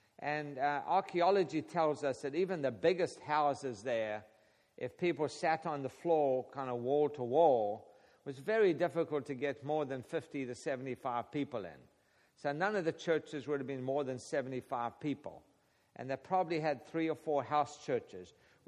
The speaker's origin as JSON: {"language": "English", "country": "South Africa", "said": "And I'm from South Africa, so I put my South African stick in there."}